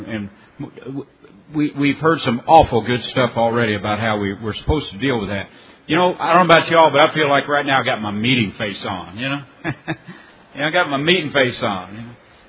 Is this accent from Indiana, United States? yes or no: yes; Indiana, United States; I'm from South Central Indiana area, Delegate Area 23